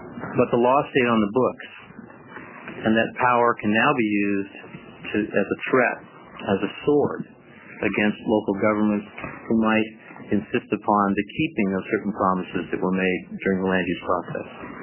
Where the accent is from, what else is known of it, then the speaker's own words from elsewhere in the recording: Portland, Oregon, United States; I'm a lawyer from Portland, and I'm here today on behalf of the Peter Cook family.